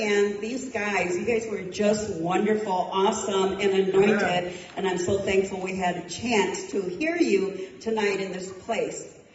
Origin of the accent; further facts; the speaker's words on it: Traverse City, Michigan, United States; I'm originally from Traverse City